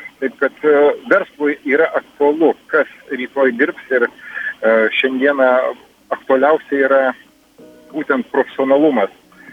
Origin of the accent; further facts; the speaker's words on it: Alytus, Alytus County, Lithuania; aš esu alytiškis